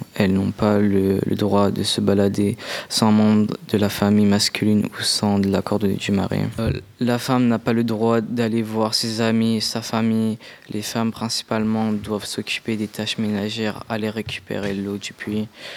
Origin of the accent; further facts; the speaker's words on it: Afghanistan; je viens de l'Afghanistan.